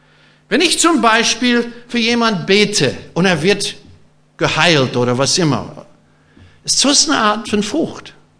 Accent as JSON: {"language": "German", "region": "California", "country": "United States", "second_language": "German", "said": "bei uns in Kalifornien haben wir sogenannte Redwood-Bäume, also die wir Kalifornier kennen"}